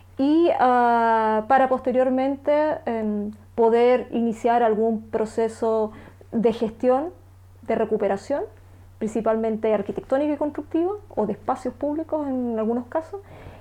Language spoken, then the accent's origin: Spanish; Osorno, Los Lagos, Chile; now in Valdivia, Chile; yo soy de Osorno, estudié en Osorno y después cuando terminé mi pregrado, se podría decir, me vine a Valdivia y terminé mi carrera acá, y me quedé trabajando en la universidad. Entonces, la mitad de mi vida la he vivido en Osorno y la otra mitad en Valdivia. Soy sureña.